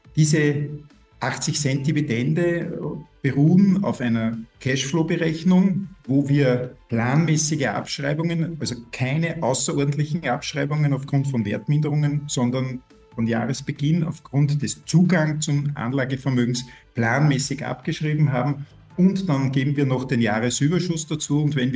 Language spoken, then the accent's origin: German; Linz, Upper Austria, Austria; Ich komme aus Linz